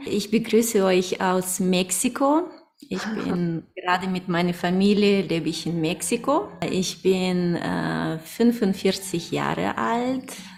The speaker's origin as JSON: {"language": "German", "country": "Kazakhstan", "tie": "born or raised there", "moved": "yes", "lives_now": "Germany", "said": "Ich bin in Kasachstan geboren und aufgewachsen und 1993 kamen wir nach Deutschland. Ich lebte ja über 20 Jahren oder mehr in Deutschland"}